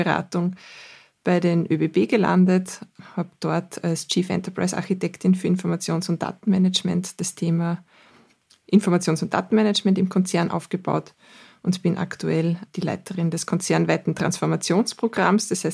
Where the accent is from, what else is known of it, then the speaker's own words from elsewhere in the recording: Burgenland, Austria; Ich komme aus dem Südburgenland, habe dort eine HTL für Informatik gemacht